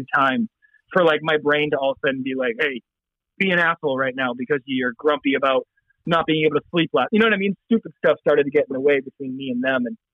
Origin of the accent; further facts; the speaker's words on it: Massachusetts, United States; So like, another person not from Massachusetts, you know, not from my hometown, that I started a band with.